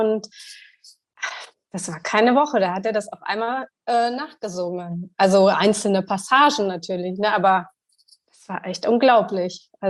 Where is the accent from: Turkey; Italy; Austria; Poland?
Turkey; Ich bin ja in der Türkei aufgewachsen. Also meine Mutter ist mit 18 mit meinem Vater in die Türkei gegangen